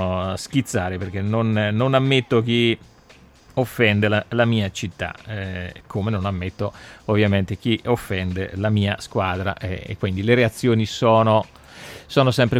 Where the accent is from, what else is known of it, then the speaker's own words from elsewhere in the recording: Ancona, Marche, Italy; perché io sono d'Ancona